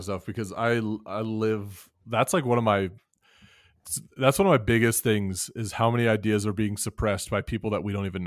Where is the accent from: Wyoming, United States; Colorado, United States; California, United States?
Wyoming, United States; And, you know, growing up in Wyoming where coal is king, you know, I definitely understand the need for coal